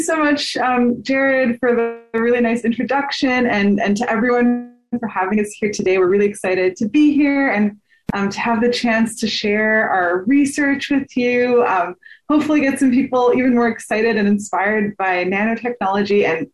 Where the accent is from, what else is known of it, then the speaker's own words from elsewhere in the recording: Switzerland; also born or lived in United States; So I'm American and Swiss. I was born in the US, but grew up most of my life in Switzerland.